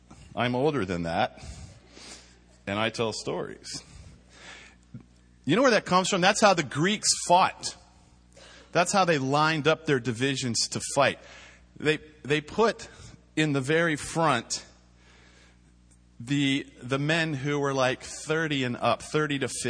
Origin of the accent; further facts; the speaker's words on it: Washington, District of Columbia, United States; I'm from Washington, D.C., born and raised.